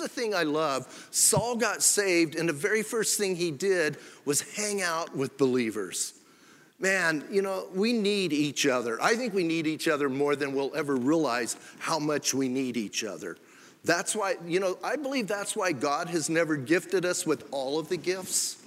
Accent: Bisbee, Arizona, United States; I grew up, I don't know how many of you know, I grew up in Bisbee. Born and raised in Bisbee, grew up in Bisbee, got saved in Bisbee, which is kind of amazing.

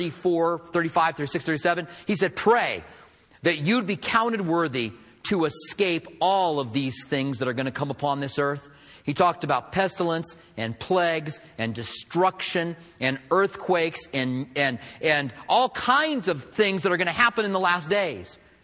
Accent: United States; Yes, and yes, again, I am an American. I don't know what gave it away. I am an American

